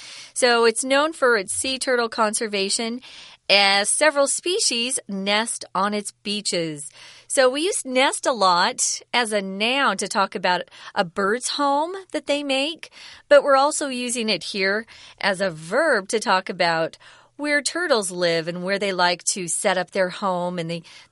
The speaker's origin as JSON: {"language": "English", "region": "Arizona", "country": "United States", "tie": "born or raised there", "said": "I grew up in Arizona, so we would always go to California to go to the ocean."}